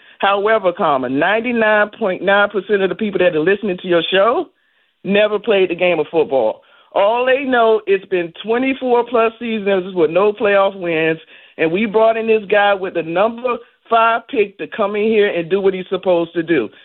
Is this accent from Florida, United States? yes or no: yes; Miami, Florida, United States; Right, I'm organically from Miami-Dade County, but I served in the military.